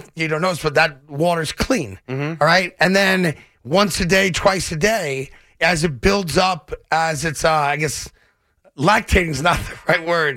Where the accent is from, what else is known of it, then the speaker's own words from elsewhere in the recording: New York, United States; I'm from New York. Why am I here?